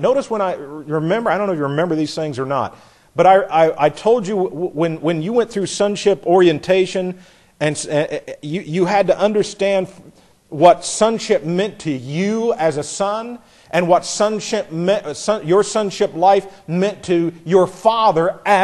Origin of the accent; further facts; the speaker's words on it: the South, United States; trying to teach a Southerner what being a Southerner is. I've been around it my whole life.